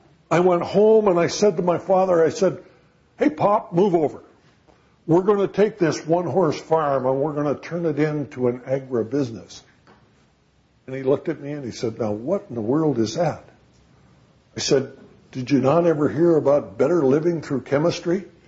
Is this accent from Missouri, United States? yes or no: no; Montana, United States; But I was raised in Montana during the Second World War. My parents had the largest dairy farm in Montana.